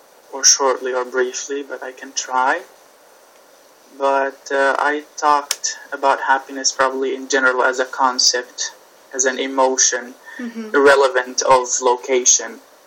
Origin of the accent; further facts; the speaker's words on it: Saudi Arabia; now in Hungary; But even though I grew up there in Saudi Arabia, I was kind of not really part of the culture over there.